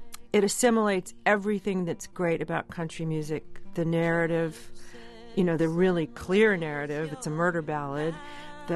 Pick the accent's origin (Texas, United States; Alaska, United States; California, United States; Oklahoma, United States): California, United States; And I grew up in California, so I was listening